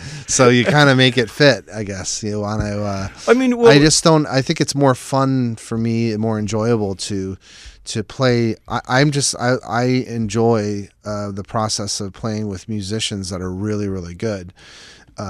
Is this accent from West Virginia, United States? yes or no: no; Buffalo, New York, United States; I've played that since I was a teenager growing up in Buffalo.